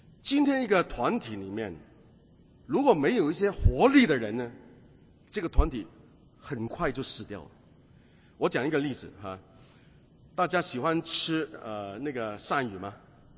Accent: Hong Kong; 我们香港人呢

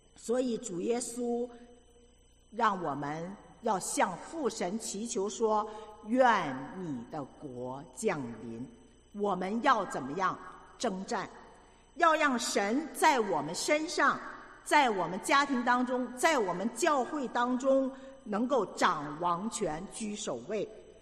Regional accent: China; 这就一看我们就是大陆来的啊，

